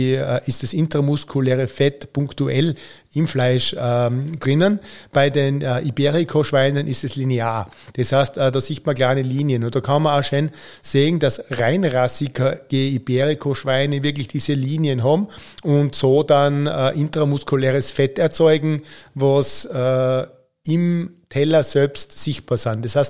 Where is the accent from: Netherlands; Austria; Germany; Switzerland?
Austria; bei uns in Österreich